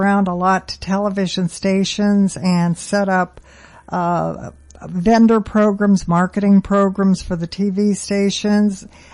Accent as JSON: {"language": "English", "town": "Springfield", "region": "Ohio", "country": "United States", "tie": "born or raised there", "said": "I grew up in Springfield, Ohio, a small town between Dayton and Columbus."}